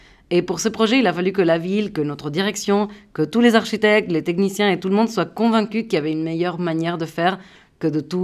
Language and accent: French; Buenos Aires, Argentina; moved away as an adult; also born or lived in London; now in France; Je suis née en Argentine, à Buenos Aires, où j'ai vécu jusqu'à mes 25 ans. Je suis partie pour étudier politique publique en urbanisme à Londres et je suis arrivée en France il y a un peu plus de 8 ans.